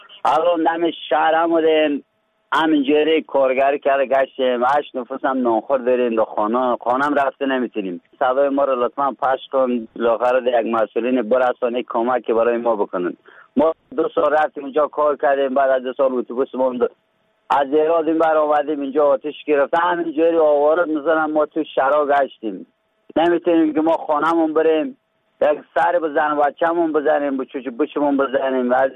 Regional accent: Faryab, Afghanistan; ما از ولایت فاریاب هستیم. دو ماه پیش از ایران آمدیم.

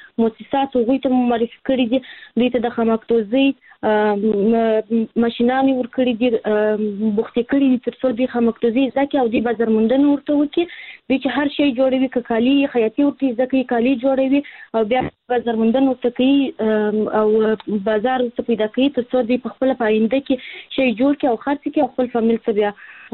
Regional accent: Kandahar, Afghanistan; زه هلمند نه د کندهار ولایت یم.

